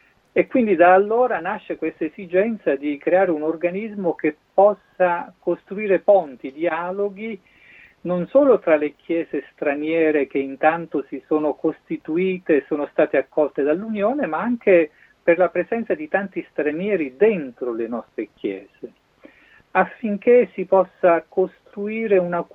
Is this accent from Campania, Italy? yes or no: yes; Naples, Campania, Italy; io ho 56 anni, provengo da Napoli, da 31 anni ormai sono pastore, quindi mi ritengo un pastore stagionato.